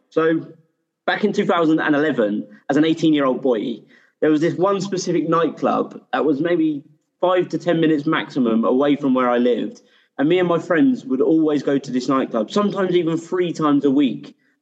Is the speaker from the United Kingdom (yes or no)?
yes; South East England, United Kingdom; now in Central America; So I'm from England, sort of southeast England, on the outskirts of London.